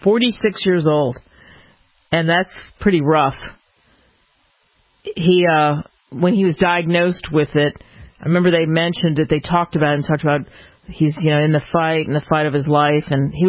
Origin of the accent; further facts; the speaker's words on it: Philadelphia, Pennsylvania, United States; because I grew up in Philadelphia, and Delaware is just really smack dab almost on top of Philadelphia.